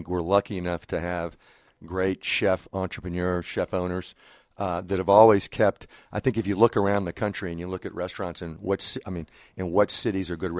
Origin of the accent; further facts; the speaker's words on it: New York, United States; moved away as an adult; now in Atlanta, United States; But I came from New York to go to college at Oglethorpe University here in Atlanta and worked my way through college in restaurants around town.